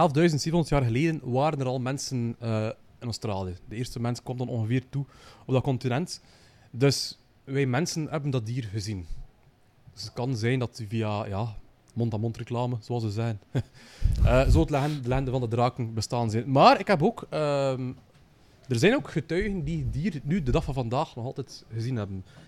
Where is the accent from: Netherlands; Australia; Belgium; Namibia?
Belgium; Flanders; We zijn als Vlaming, dus we kunnen dat goed, hè.